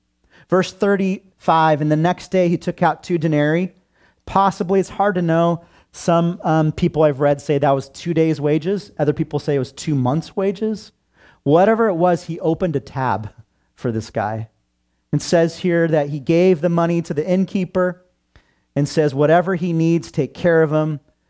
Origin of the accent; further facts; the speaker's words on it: Santa Cruz, California, United States; This was my neighborhood growing up in Northern California, Santa Cruz area, California, if you've ever been to Santa Cruz, Central Coast. And it was a great place to grow up.